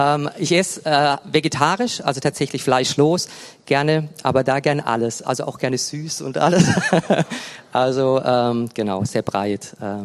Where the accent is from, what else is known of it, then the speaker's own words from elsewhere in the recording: Karlsruhe, Baden-Württemberg, Germany; now in Dortmund, Germany; Also ich komme ursprünglich aus Baden, aus Karlsruhe, aus der Nähe von Karlsruhe.